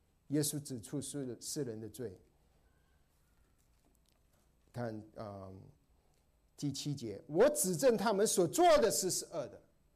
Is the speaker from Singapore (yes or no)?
no; Guangdong, China; 我成长的时候是听广东歌的，我是广东人啊。